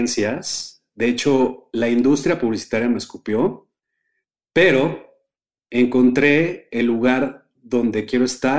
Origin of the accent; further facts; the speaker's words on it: Mexico; como publicista mexicano